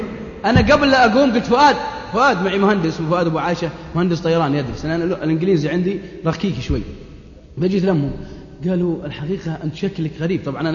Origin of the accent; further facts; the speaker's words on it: Saudi Arabia; انسانه مرموقه في بلادنا السعوديه